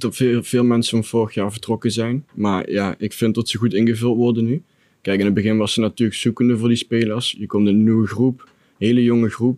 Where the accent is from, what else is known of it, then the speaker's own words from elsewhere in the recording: Maastricht, Limburg, Netherlands; omdat ik van Maastricht ben, vind ik nog altijd een fantastisch stadion.